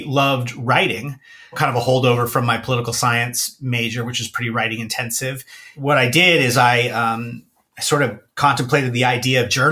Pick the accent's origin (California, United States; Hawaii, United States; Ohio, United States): California, United States; I grew up in the Bay Area in a place called Marin County, which is just north on the Golden Gate Bridge, just north of San Francisco.